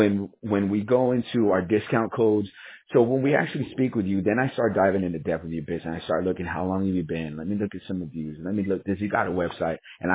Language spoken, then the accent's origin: English; Texas, United States; Me personally, I'm in Texas right now. So I'm born and raised in Texas